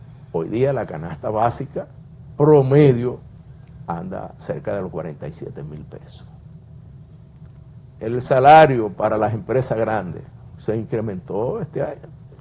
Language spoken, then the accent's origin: Spanish; Dominican Republic; como dominicano, nos da vergüenza